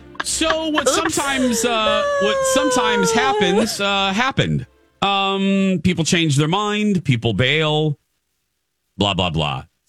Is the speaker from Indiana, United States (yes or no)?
yes; Indiana, United States; I love the city. But, you know, I was raised in Indiana. My papa and my grandma were little hillbillies. So I love the country.